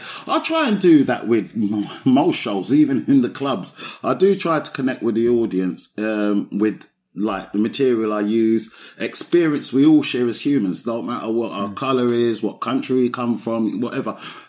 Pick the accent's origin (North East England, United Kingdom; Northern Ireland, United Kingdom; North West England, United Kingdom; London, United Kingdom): London, United Kingdom; Brockley; I grew up in Brockley, South East London. So I've grown up, but Southwest and Southeast. But my growing up years, the young years, was mostly in Brockley.